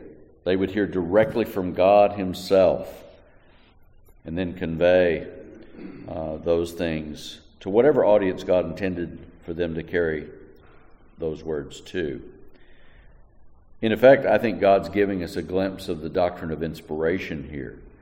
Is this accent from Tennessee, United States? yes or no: no; Texas, United States; I grew up in West Texas in a town 70% Hispanic. And, you know, I know a lot of words in Spanish.